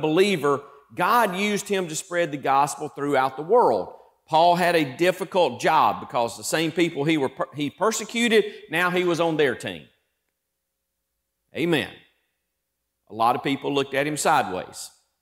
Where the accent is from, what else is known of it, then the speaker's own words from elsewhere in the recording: United States; I'm an American because I was born to an American mom and dad.